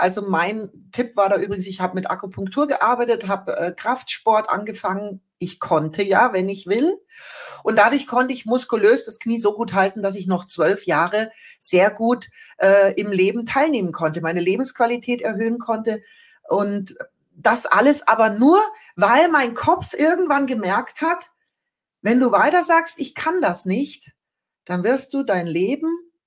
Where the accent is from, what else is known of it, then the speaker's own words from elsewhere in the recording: Bavaria, Germany; ich bin ja in Bayern aufgewachsen